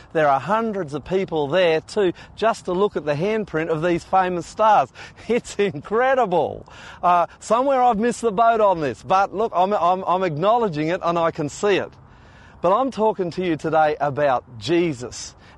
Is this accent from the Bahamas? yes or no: no; Australia; I am Australian, and we do have this convict blood running through us, and we don't follow anybody easily